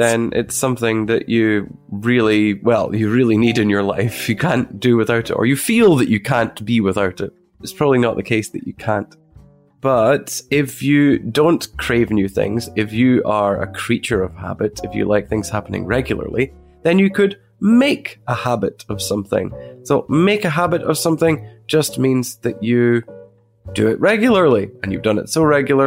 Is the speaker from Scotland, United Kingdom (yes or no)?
yes; Dundee, Scotland, United Kingdom; also born or lived in Moscow; Most recently, back to my hometown in Dundee.